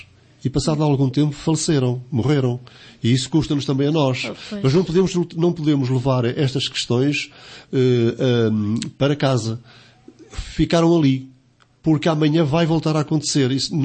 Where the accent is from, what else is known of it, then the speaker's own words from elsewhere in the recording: Estarreja, Aveiro, Portugal; O serviço de voluntariado, nos bombeiros voluntários de Estarreja, de onde sou natural.